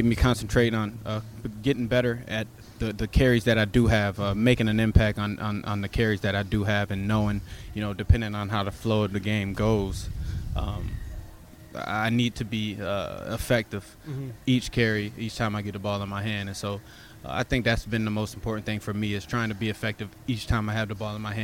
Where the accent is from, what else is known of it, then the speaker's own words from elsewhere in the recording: New York, United States; also born or lived in Florida; yes, originally I am from Florida. I was born there. But when you grow up in a place for, you know, 18 plus years, that becomes home to you. And so that's why I call upstate New York home.